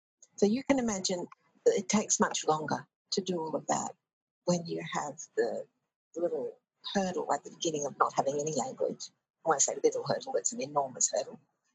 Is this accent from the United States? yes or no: no; Australia; They recommend that we find some other interest if we're Australian volunteers, you know, to go and do something else apart from your work.